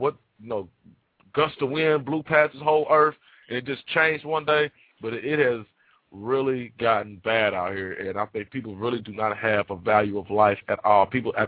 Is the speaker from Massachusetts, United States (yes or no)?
no; Atlanta, Georgia, United States; when I grew up in Atlanta, everybody had both parents.